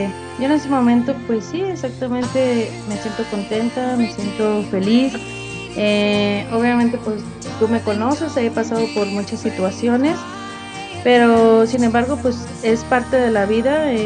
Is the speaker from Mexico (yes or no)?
yes; Ensenada, Baja California, Mexico; now in Guadalajara, Mexico; Mira, yo soy de Ensenada, Baja California, del mero norte.